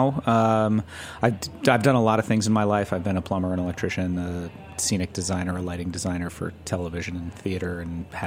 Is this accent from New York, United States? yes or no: yes; New York, United States; When people ask me where I'm from, I say I grew up in Westchester, because being in New York City, Westchester's like this place.